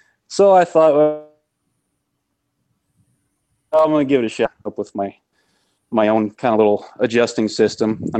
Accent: Reelsville, Indiana, United States; now in Amory, United States; I was born and raised in Indiana.

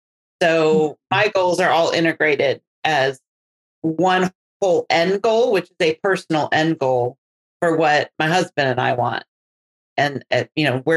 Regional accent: Wisconsin, United States; at least what I can recall from growing up in Wisconsin.

